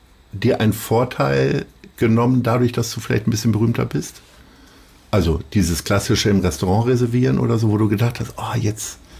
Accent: Hanover, Lower Saxony, Germany; Braunschweig ist aber wirklich ein ganz schlimmes Beispiel für mich als Hannoveraner.

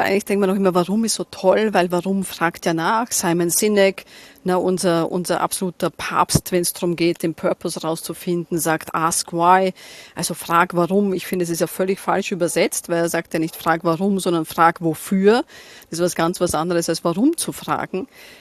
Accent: Austria; Und bei uns in Österreich könnte man sagen, da gibt's einen eigenen Typus da draußen

